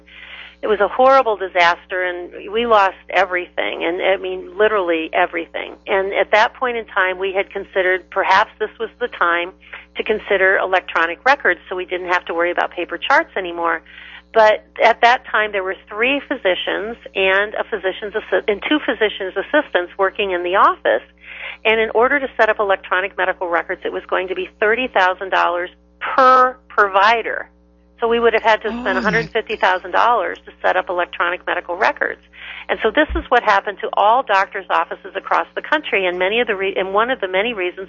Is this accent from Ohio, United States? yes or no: yes; Cleveland, Ohio, United States; I'm from Cleveland, Ohio, so they work for the Cleveland Clinic or the University Hospital System.